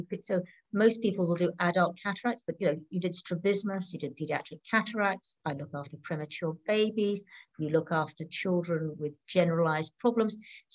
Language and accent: English; Glasgow, Scotland, United Kingdom; Well, I'm a Scot. I was born in Glasgow and I went and trained in Edinburgh